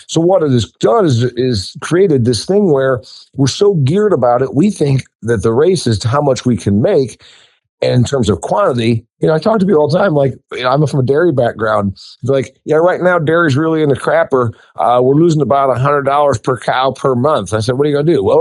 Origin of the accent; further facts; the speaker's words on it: Indiana, United States; And I'm from Indiana. Obviously, we grow corn. You know, it's the Eastern Corn Belt.